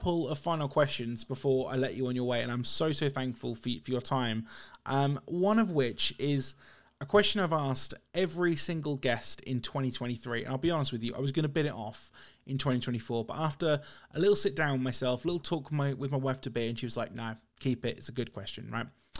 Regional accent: United Kingdom; as a British person, we are so inherently awkward, we just can't help it, right?

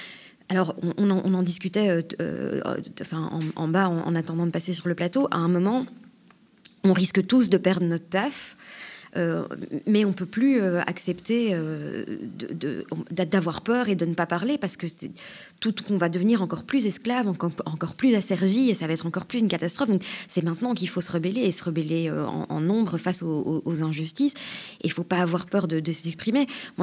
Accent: Belgium; en Belgique, moi je suis belge

